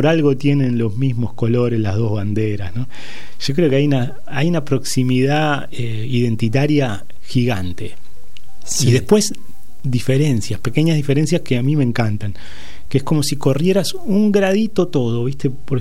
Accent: Buenos Aires, Argentina; accent: Rioplatense; now in Montevideo, Uruguay; Te hace darte cuenta como sos, como rioplatense, digamos, ¿no? A mí no me sacan el acento, no me dicen, sos porteño.

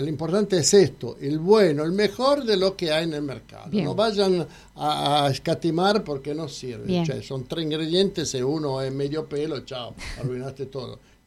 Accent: Novara, Piedmont, Italy; Spanish is a second language; now in Argentina; il gorgonzola si hace in mi tierra, Novara, è la città del gorgonzola mondialmente.

